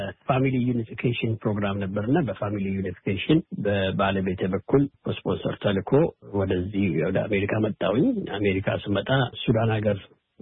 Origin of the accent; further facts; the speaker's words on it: Addis Ababa, Ethiopia; ዋሬና ካዛንቺስ ነው ተወልጄ ያደግኩት እና እድገቴና ትምህርቴም ካዛንቺስ ነው። ሃይስኩልም ኤሌመንተሪም ምኑንም የተማርኩትም ካዛንቺስ ነው።